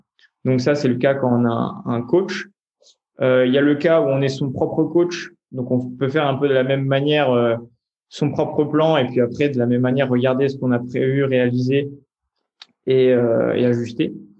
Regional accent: Grenoble, Auvergne-Rhône-Alpes, France; nous on est grenoblois

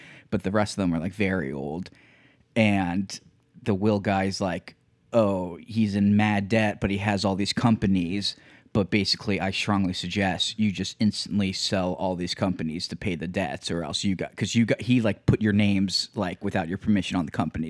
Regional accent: New Jersey, United States; I'm from New Jersey.

